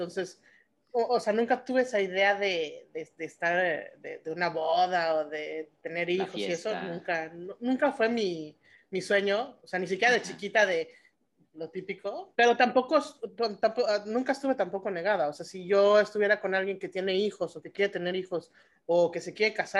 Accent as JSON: {"language": "Spanish", "town": "Acapulco", "region": "Guerrero", "country": "Mexico", "tie": "born or raised there", "said": "Y aparte, yo crecí en Acapulco. Crecí en Acapulco"}